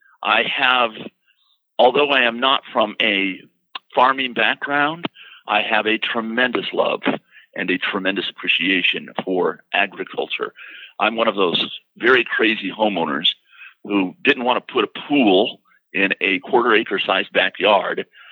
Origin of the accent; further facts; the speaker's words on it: Modesto, California, United States; I've always had it. I grew up with it in Modesto.